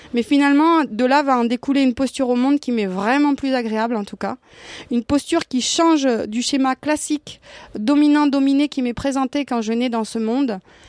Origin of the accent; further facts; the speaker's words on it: Occitanie, France; je viens de l'Aveyron et je viens pour passer 3 jours à la ZAD